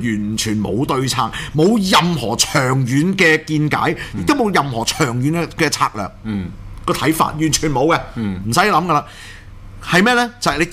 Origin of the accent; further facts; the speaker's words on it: Hong Kong; 你有發覺呢、這個咪就是我哋香港人嘅悲哀咯？